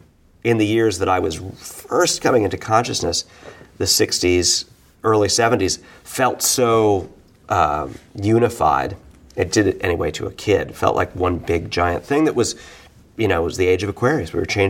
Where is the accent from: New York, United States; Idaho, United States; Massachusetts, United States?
New York, United States; New York City; like being a New Yorker, you know, being a bohemian, growing up, you know, well, not religiously Jewish, but in kind of the cultural Jewish stuff of New York